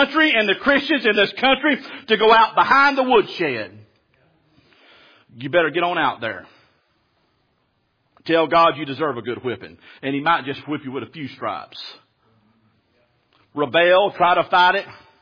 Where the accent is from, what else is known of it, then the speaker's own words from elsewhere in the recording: Alabama, United States; I'm from South Alabama, man. I'm telling you right now, this preaching I'm doing on these guns would not fly down there.